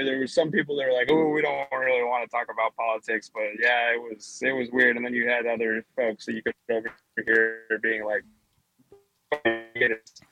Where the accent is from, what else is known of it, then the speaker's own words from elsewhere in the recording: Wisconsin, United States; people's faces would light up when they heard that we're from Wisconsin